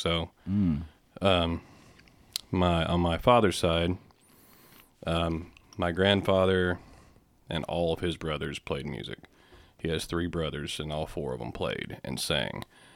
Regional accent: Kentucky, United States; I was, I guess I was born at the medical center. I grew up in Butler County.

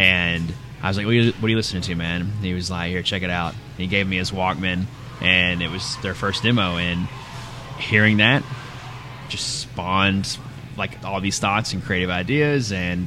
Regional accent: Bowling Green, Kentucky, United States; I'm from right here in good old BG, man.

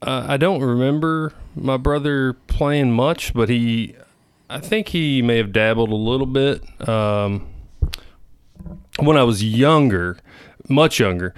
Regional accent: Morgantown, Kentucky, United States; also born or lived in Bowling Green; My parents tell me I was born in Bowling Green, Kentucky. But I grew up in Morgantown, Kentucky.

